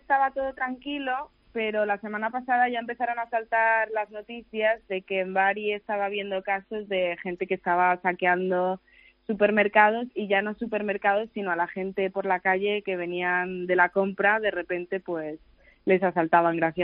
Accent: Madrid, Community of Madrid, Spain; Yo soy de Madrid.

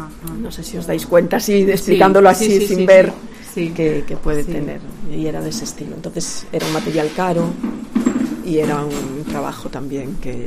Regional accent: Santiago de Compostela, Galicia, Spain; la gente que somos de Santiago de toda la vida

